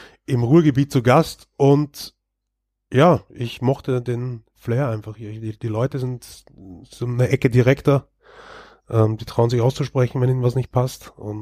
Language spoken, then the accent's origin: German; Vienna, Austria; now in Germany; ich komme aus Wien.